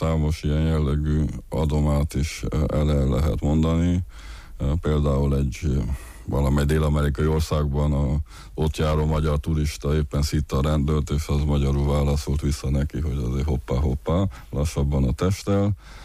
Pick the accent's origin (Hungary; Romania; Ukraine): Romania; Transylvania; Valóban egyrészt kisebbséget alkotunk, mint erdélyi magyarok, én magam papgyerek is vagyok